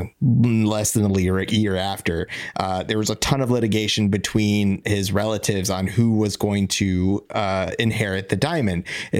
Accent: Virginia, United States; And if you are familiar with McLean, Virginia, which I am, because I'm from Virginia, and I've heard of McLean, Virginia, that's who it's named after.

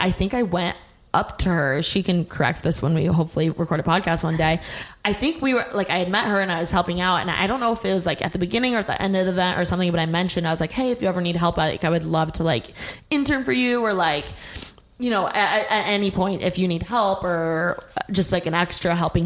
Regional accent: Indiana, United States; From Indiana. Oh my gosh, okay. Yeah, so small town, and I'm from the Midwest.

